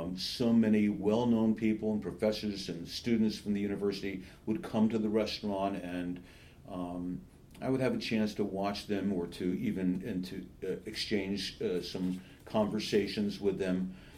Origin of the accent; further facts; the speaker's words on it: Princeton, New Jersey, United States; growing up in Princeton, I would say, was very wonderful. I loved the fact that that my parents had moved from Brooklyn and sort of old school Jewish family